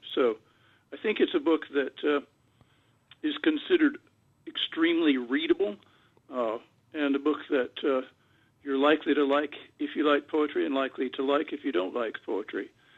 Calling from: Vermont, United States; So it's a great place, at least as I see it from here in Vermont.

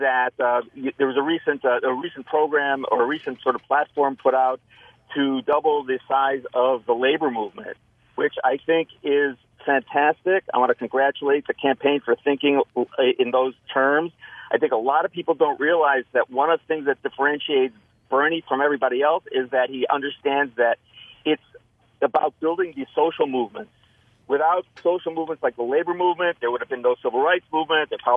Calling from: Montreal, Quebec, Canada; Okay, so I live in Montreal, but I'm an American citizen, and I'm a UAW retiree.

